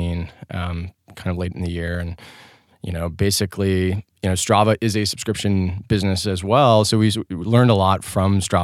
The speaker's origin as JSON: {"language": "English", "town": "Cincinnati", "region": "Ohio", "country": "United States", "said": "I'm from Cincinnati originally."}